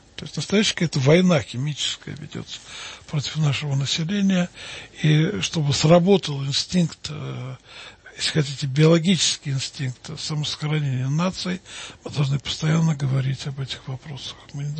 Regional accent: Orekhovo-Zuyevo, Moscow Oblast, Russia; Я счастлив, что я вырос в Советском Союзе, в городе Орехово-Зуево.

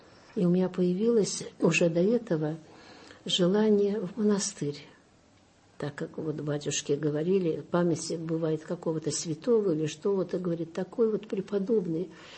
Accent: Saint Petersburg, Russia; born there; я сама родилась в Ленинграде, блокаду пережила

